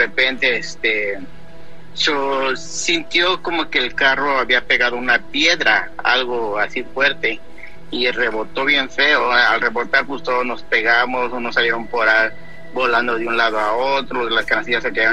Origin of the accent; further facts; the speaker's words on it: Huajuapan de León, Oaxaca, Mexico; also born or lived in State of Mexico; soy de originario del Estado de México. Radicaba cuando era pequeño en Huajuapan de León, Oaxaca.